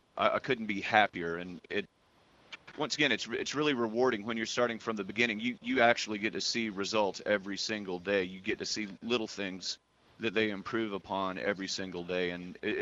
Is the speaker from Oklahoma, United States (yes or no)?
no; Tampa, Florida, United States; Well, I drove up here. I'm from Tampa, Florida, and I drove up here, I guess, early last May